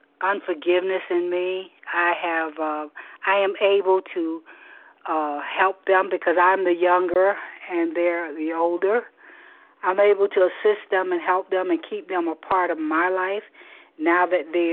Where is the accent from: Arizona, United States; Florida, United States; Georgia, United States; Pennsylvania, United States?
Florida, United States; I am from Florida, Eastern Standard Time.